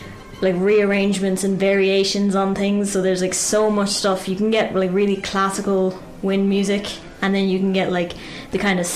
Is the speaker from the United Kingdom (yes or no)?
no; Limerick, Munster, Ireland; I am from Limerick.